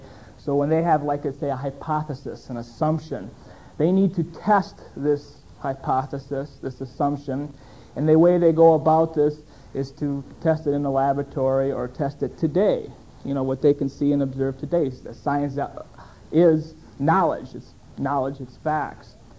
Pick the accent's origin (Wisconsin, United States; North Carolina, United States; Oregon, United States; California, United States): Wisconsin, United States; Milwaukee; I am a Polak from Milwaukee, as some people call me. Some people call me a cheesehead, and that's fine. We're from Wisconsin.